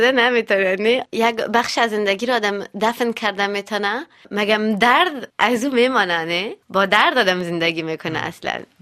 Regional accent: Montpellier, Occitania, France; now in Paris, France; در جنوب فرانسه. در اونجا بزرگ شدم دیگه، تا صنف 12 تحصیلات ما اونجا کردم. بعد از او پاریس آمدم

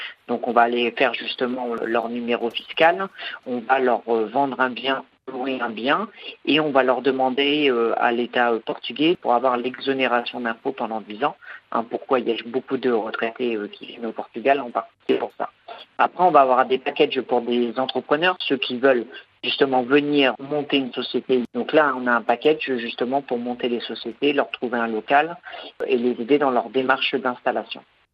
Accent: France; born there; Je suis né en France, mais d'origine portugaise.

